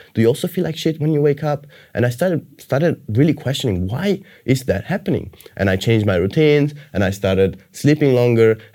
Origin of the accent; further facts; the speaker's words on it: Sicily, Italy; I grew up in Sicily, and it's a very traditional, very close culture with a lot of, in a sense, limitations and a lot of structures and traditional ways of thinking and mindset.